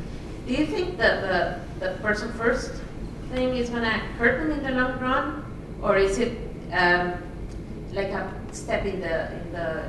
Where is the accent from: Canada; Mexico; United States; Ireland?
Mexico; now in Spain; In Spain, so I'm from Mexico